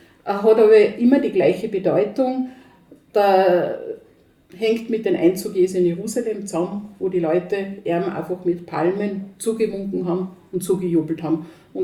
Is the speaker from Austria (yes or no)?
yes; Lower Austria, Austria; Die Palmbuschen, wie bei uns daheim in Niederösterreich